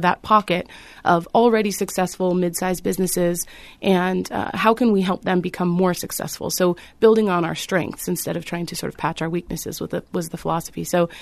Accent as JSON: {"language": "English", "region": "California", "country": "United States", "said": "I'm also from the Silicon Valley."}